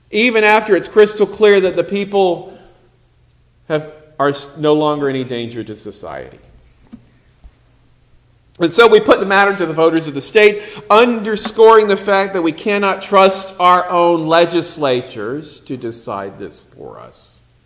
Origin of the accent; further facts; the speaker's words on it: Southern United States, United States; I grew up in the Bible Belt. I know what that's like.